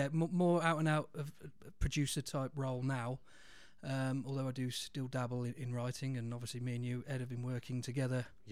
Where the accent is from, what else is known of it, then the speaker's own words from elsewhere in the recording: Bewdley, West Midlands, United Kingdom; A little place called Bewdley, which is